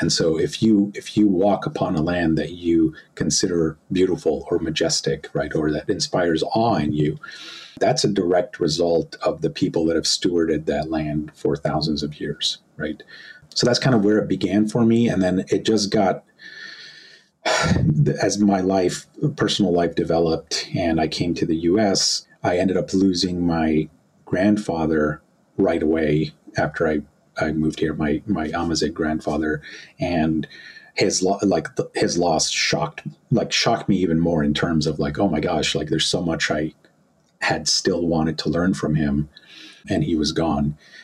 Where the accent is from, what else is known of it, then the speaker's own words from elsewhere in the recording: Egypt; I was born in Egypt and with my mother's people, and growing up there, it became quite clear because of the context in which I was born. I was born into severe poverty